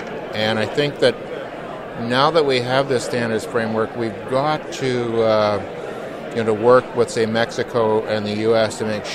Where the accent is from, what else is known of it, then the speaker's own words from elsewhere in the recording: Calgary, Alberta, Canada; and I'm from Calgary, Alberta.